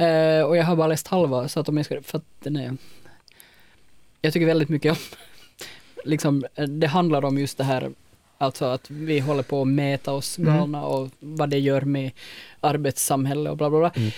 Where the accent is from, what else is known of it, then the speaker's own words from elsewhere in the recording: Finland; Och jag tänker, vi som finländare har ju verkligen det här med friction maxing i blodet.